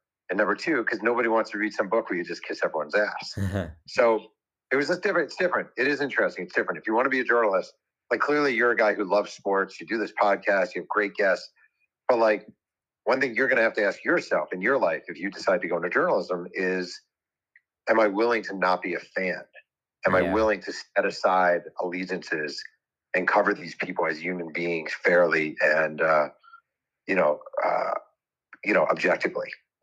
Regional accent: New York, United States; So I grew up in New York, but I was always sort of wowed by LA and Southern California.

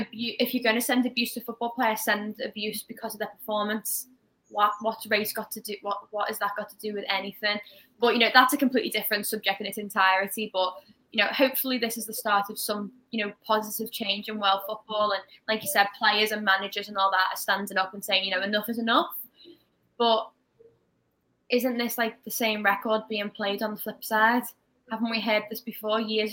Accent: Liverpool, North West England, United Kingdom; I live in Liverpool, I was in school in Liverpool, I was raised here.

